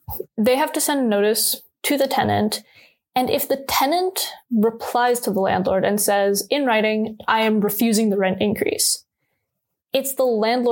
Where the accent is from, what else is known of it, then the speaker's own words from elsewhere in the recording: Toronto, Ontario, Canada; where I grew up in Toronto, which, you know, has individual lots that are maybe close to the size of like my building's footprint.